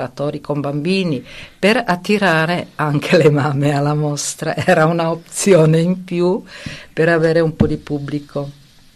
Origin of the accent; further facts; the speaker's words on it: Trentino-Alto Adige, Italy; Quando dico vengo da Trentino